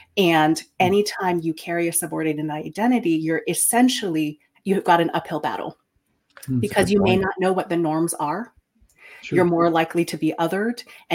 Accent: Taiwan; moved away; I am an immigrant from Taiwan. To respect my elders means to not question them, not question authority.

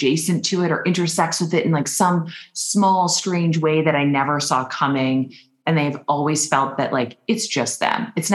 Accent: Minnesota, United States; I'm from Minnesota. It's just a joke.

